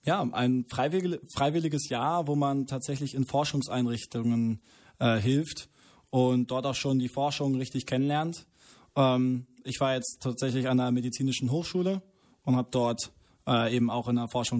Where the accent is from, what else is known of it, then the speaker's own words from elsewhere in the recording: Hanover, Lower Saxony, Germany; Miesburg bin ich geboren und dann in Kirchrode, habe ich dann meine Jugend verbracht.